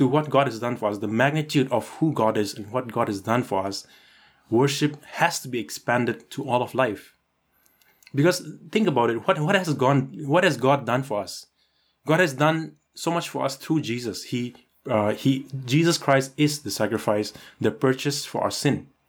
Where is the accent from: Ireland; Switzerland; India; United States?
India; And I'm from India.